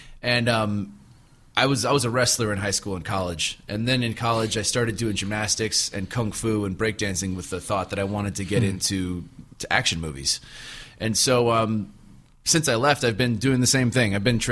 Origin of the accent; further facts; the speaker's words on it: Palos Verdes, California, United States; like, me, like a kid growing up in Palos Verdes and what I saw on TV